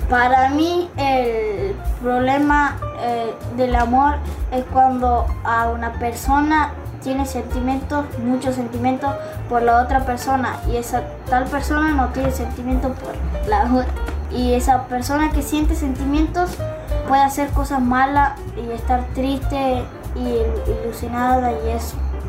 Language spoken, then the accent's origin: Spanish; Loreto, Santiago del Estero, Argentina; y soy de Loreto, Santiago del Estero.